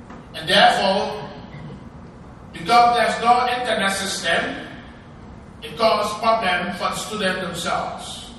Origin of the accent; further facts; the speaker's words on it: Liberia; I am from Liberia, working in Liberia